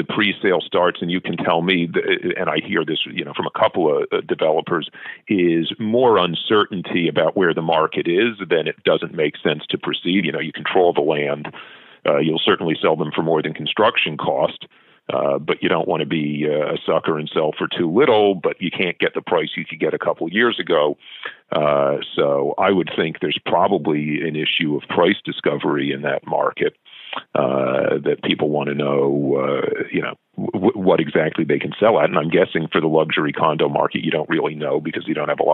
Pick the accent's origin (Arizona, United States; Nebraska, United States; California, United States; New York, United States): New York, United States; New York City; I grew up in New York City, and, you know, the fancy neighborhood was the Upper East Side